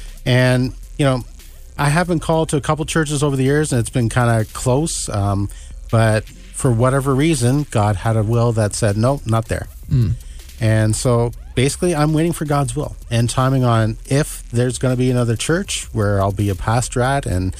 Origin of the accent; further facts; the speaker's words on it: Toronto, Ontario, Canada; I grew up in Toronto, as many people know. I grew up in a Christian home